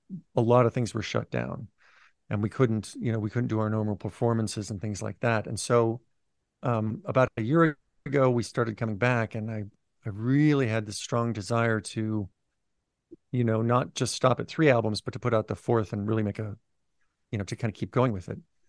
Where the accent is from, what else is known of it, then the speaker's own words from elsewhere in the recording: Missoula, Montana, United States; Yeah, so we live in Western Montana. We're from Missoula, and it's a relatively small town.